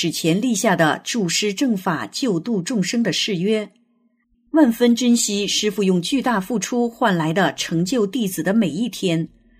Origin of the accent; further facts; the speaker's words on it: China; 我在中国大陆长大